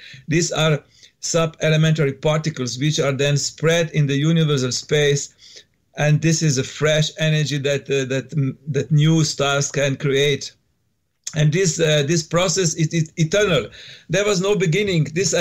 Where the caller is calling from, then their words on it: Slovenia; English is a second language; I'm from Slovenia. Now in my country, it's 6 p.m. 6 a.m. Sorry, 6 a.m. in the morning.